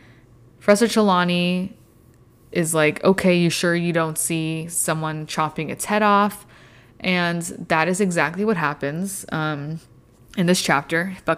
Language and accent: English; Arizona, United States; I'm from Arizona, and it's hot there all the time.